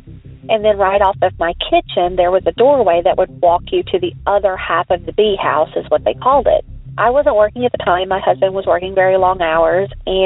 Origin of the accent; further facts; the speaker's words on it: Long Beach, California, United States; I was from Long Beach, California, so I didn't have a clue.